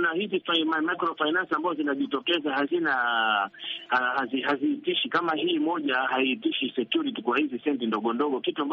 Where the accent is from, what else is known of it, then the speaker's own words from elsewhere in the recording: Tana River County, Kenya; kule kwetu Tana River